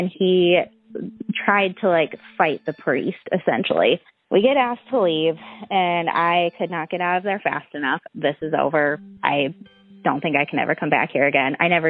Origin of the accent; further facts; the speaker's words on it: Mansfield, Ohio, United States; now in Columbus, United States; my dad's family is Greek. So I grew up in the Greek community in Mansfield, and I grew up Greek Orthodox.